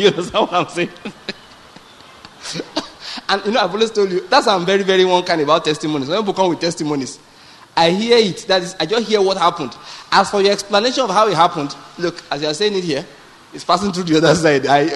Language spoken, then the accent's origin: English; Western Nigeria, Nigeria; Now, get my point. I'm from the West. And I know the Western person doesn't think about the war.